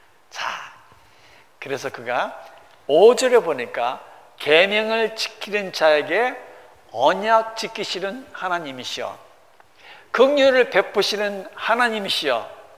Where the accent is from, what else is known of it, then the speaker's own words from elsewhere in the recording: South Korea; 나도 한국 사람입니다. 나도 부족합니다.